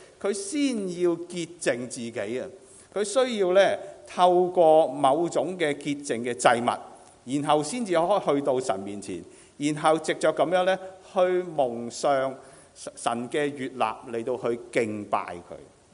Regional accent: China; 其实我们中国人完全不陌生的

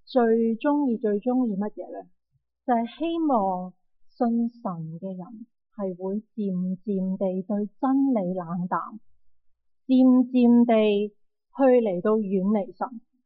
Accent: Canada; 好简单，如果我去将我哋加拿大人嘅冰棍球 hockey 嗰个嘅制服一打出嚟

